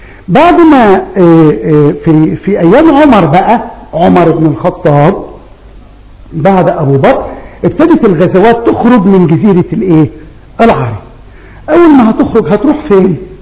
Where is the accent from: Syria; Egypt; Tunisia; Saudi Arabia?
Egypt; بلادنا مصر